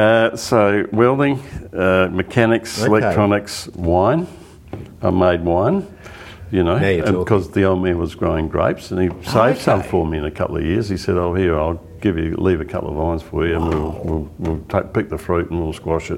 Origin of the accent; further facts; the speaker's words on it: McLaren Vale, South Australia, Australia; I'm from the McLaren Vale area, and we think we're much better than the Barossa.